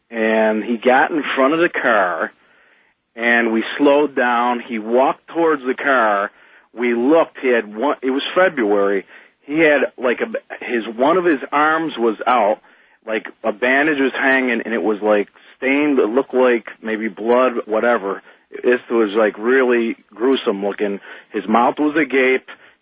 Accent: Chicago, Illinois, United States; I'm from Chicago.

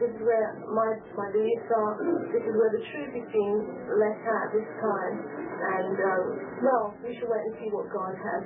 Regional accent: London, United Kingdom; as I said, I'm from London, England

